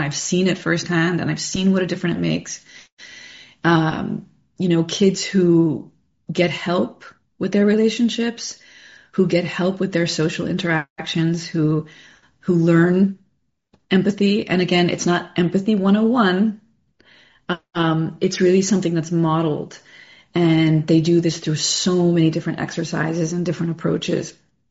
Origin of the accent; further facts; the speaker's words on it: United States; But that I have done myself as an American, I've integrated the reframing into my life